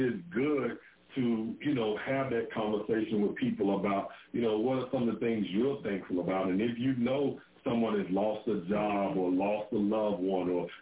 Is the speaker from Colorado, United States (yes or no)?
no; Birmingham, Alabama, United States; I'm from Birmingham, Alabama.